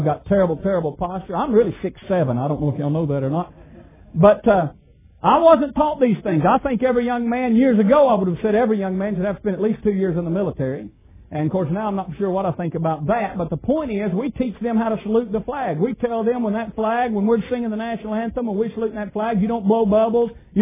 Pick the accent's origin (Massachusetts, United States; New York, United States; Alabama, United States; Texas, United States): Alabama, United States; When I grew up in Alabama, when Bear Bryant was big, I was taught that on the eighth day, God created the Crimson Tide.